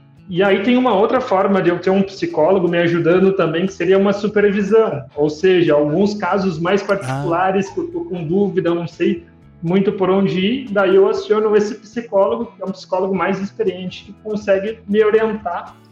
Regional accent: Santa Maria, Rio Grande do Sul, Brazil; now in Concórdia, Brazil; Eu sou natural de Santa Maria, no Rio Grande do Sul. Mas atualmente moro em Concórdia, Santa Catarina. Tenho 29 anos.

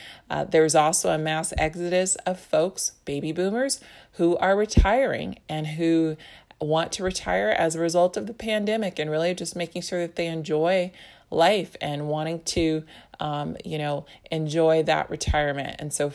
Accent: California, United States; Perhaps not in my home state of California

